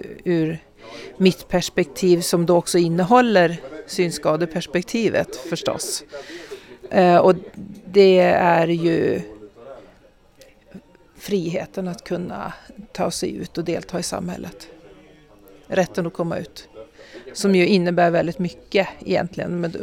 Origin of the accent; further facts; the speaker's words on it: Falun, Dalarna County, Sweden; i Falun där jag kommer ifrån